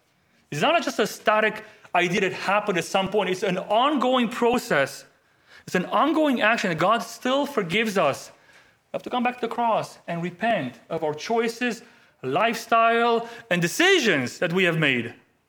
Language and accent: English; Romania; back in Romania, and don't judge me too much.